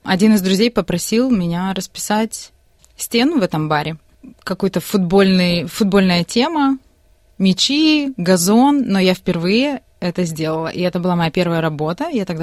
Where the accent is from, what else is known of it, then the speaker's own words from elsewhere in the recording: Odesa, Odesa Oblast, Ukraine; now in Australia; Да, я приехала из Одессы, но не совсем из Одессы.